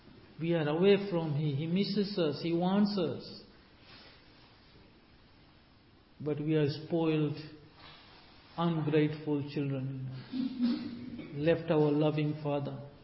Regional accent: Fiji; I come from Fiji and I see this.

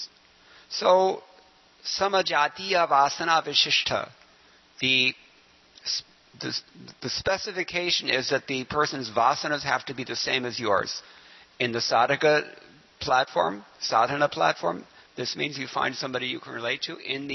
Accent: Culver City, California, United States; I grew up here in Culver City.

